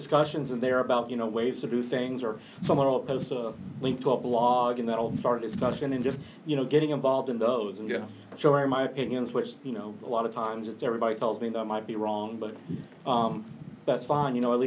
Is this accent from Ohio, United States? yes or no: no; Atlanta, Georgia, United States; also born or lived in West Palm Beach, United States; I'm a big Atlanta Braves fan. I was born in Atlanta. I temporarily relocated to West Palm Beach when I was in middle and high school, but I'm back in Atlanta now, so always been a Braves fan.